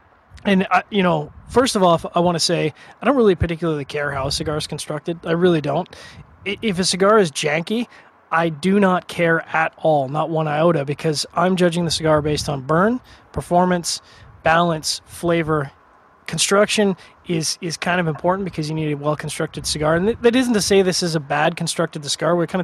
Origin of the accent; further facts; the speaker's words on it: Canada; I consider myself a super chill person, pretty centered, you know, kind of goes along with being a Canadian.